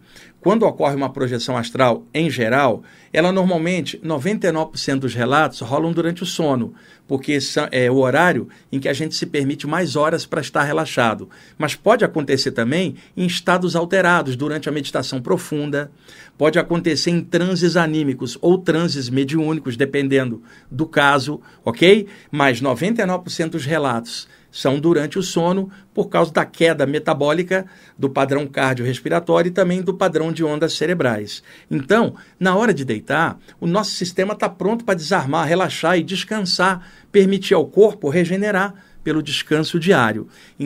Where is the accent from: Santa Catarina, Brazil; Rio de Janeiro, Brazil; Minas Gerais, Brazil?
Rio de Janeiro, Brazil; moved away as an adult; now in São Paulo, Brazil; Eu moro aqui em São Paulo, sou do Rio, estou há 30 anos em São Paulo.